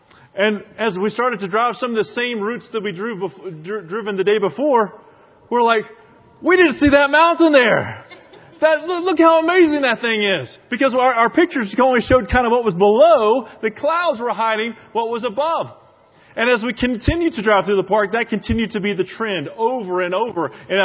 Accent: Virginia, United States; We're from Virginia, so it's a little different out this way, a little bit more smoky than where we are

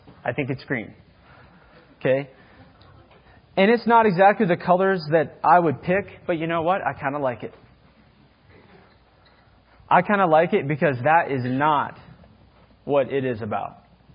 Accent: Billings, Montana, United States; as a kid growing up in Billings, driving by, you know, this massive building and finding out that that was a church building.

